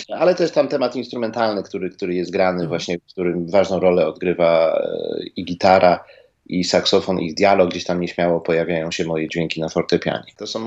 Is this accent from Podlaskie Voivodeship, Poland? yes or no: no; Gdynia, Pomeranian Voivodeship, Poland; My jesteśmy z Gdyni, z Trójmiasta, z Pomorza